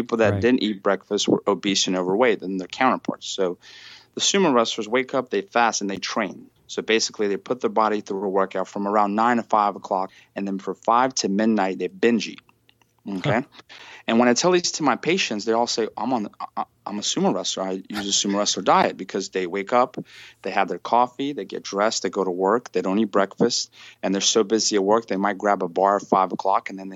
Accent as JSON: {"language": "English", "country": "Russia", "lives_now": "United States", "said": "It really didn't matter when I was in Russia. I'm actually from Russia, so it's always cold."}